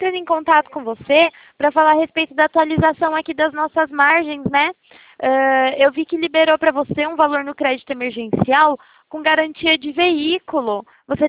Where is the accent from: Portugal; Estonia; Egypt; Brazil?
Brazil; São Paulo; Não, sou do interior de São Paulo.